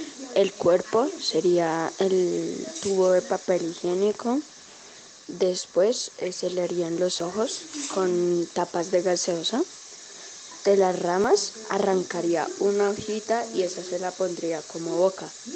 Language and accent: Spanish; Bogotá, Colombia; soy de aquí de Bogotá.